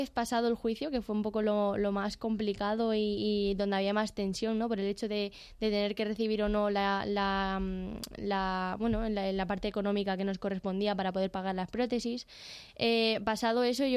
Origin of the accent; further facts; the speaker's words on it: Vigo, Galicia, Spain; soy del Celta, porque soy de Vigo.